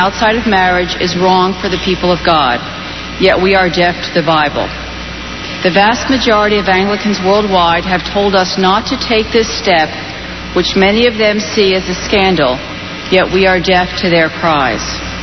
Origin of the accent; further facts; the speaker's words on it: New Hampshire, United States; I'm from New Hampshire.